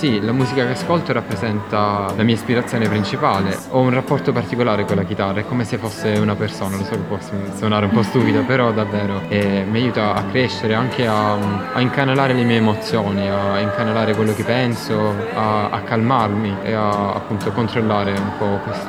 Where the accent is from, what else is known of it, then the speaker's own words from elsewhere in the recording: Apulia, Italy; Io vengo dalla Puglia